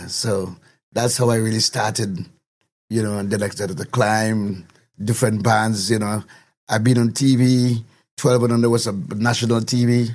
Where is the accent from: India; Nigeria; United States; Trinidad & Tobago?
Trinidad & Tobago; born there; No. I was born in Trinidad and Tobago.